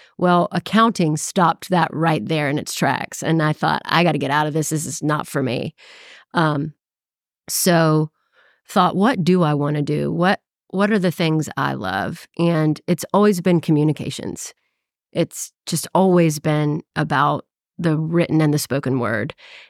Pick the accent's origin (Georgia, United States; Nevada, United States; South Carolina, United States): Georgia, United States; Avondale Estates; I grew up in Avondale Estates, right by Decatur for folks that aren't familiar with that part of town. Grew up there, loved it. It's kind of like a small town in town.